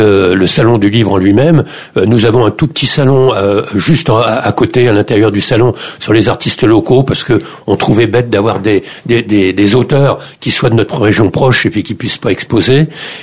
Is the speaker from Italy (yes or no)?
no; Beaumont, France; Beaumont, c'est ma ville natale, oui.